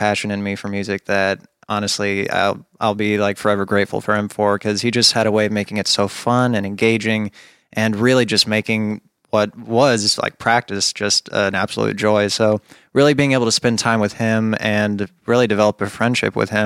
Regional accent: Brentwood, Tennessee, United States; born there; So I was born in Brentwood, Tennessee, which is just outside of Nashville.

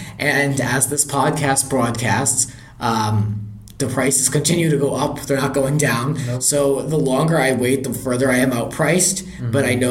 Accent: Rhode Island, United States; when I grew up in Rhode Island, I was always thinking like the big city is New York City.

